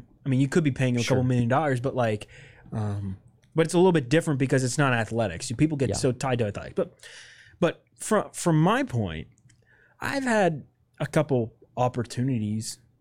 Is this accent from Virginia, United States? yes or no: yes; Newport News, Virginia, United States; I grew up in Newport News. I've, Yorktown, Newport News, 757. I lived in that area up until I went to college at Virginia Tech, and I've lived here my entire life. I've never left the Commonwealth of Virginia.